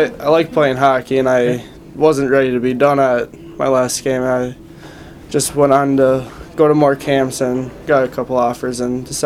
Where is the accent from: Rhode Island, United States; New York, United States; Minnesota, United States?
Minnesota, United States; Yeah, I had my own yard rink, whatever you want to call it. And then got a pond at my dad's house, and he set up a little rink there